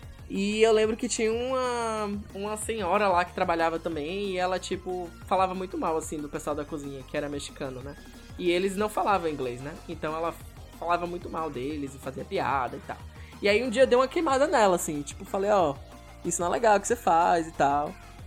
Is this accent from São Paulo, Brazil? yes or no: no; Salvador, Bahia, Brazil; Eu sou de Salvador, Bahia. Então, se tem algum ouvinte aí também que é baiano, igual a mim